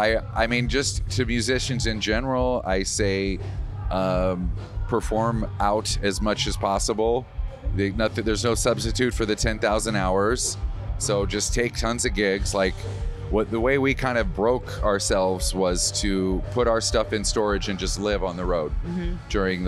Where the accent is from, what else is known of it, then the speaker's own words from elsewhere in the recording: Wisconsin, United States; And we're going to Superior, Wisconsin. Like, I'm from Wisconsin.